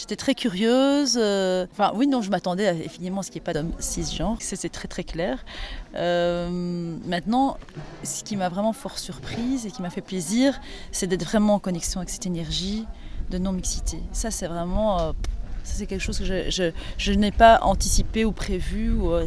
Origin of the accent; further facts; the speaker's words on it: Brussels, Brussels-Capital Region, Belgium; je suis bruxelloise, donc je suis en Belgique.